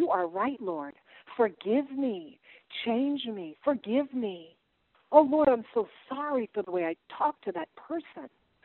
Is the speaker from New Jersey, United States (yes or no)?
yes; New Jersey, United States; And because I'm from New Jersey, God really, like, is just straight up with me.